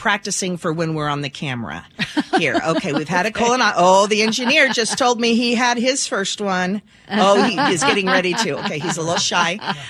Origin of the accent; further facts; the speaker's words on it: Pacific Northwest, United States; I kind of mix them up and I wear them with sandals so they know I'm from the Pacific Northwest.